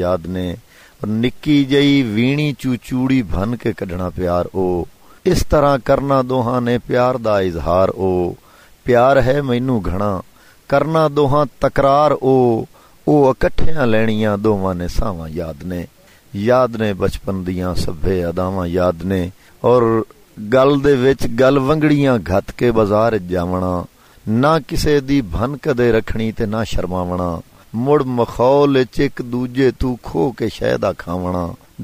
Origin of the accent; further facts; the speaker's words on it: Okara, Punjab, Pakistan; also born or lived in Head Sulemanki; ਅਜਦਾਦ ਜਿਹੜੇ ਨੇ, ਵੱਡੇ ਨੇ ਜਿਹੜੇ, ਉਹ ਹੈਡ ਸੁਲੇਮਾਨ ਕੀ ਜ਼ਿਲ੍ਹਾ ਉਕਾੜਾ, ਉੱਥੋਂ ਦੇ ਰਿਹਾਇਸ਼ੀ ਸਨ। ਮੇਰੀ ਜੰਮਣ ਭੂਮੀ ਜਿਹੜੀ ਏ ਉਹ ਹੈਡ ਸੁਲੇਮਾਨ ਕੀ ਏ। ਫਿਰ ਮੈਂ ਪ੍ਰਾਇਮਰੀ ਤੱਕ ਉਕਾੜਾ ਸ਼ਹਿਰ ਚ ਪੜਿਆ